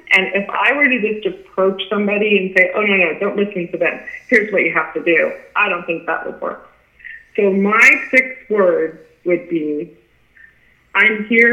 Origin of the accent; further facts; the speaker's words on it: Arizona, United States; I was raised in Arizona, so I'm an Arizona girl